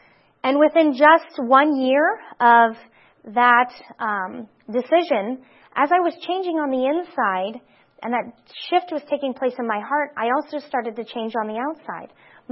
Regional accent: Wyoming, United States; I was seeing some fringe groups that I wasn't exposed to growing up in Wyoming.

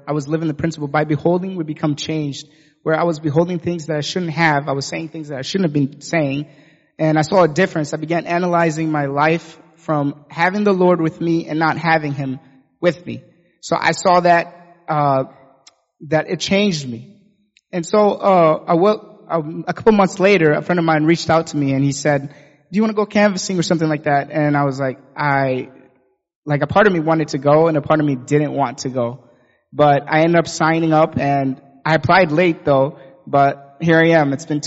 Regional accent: Grand Rapids, Michigan, United States; I'm from Grand Rapids.

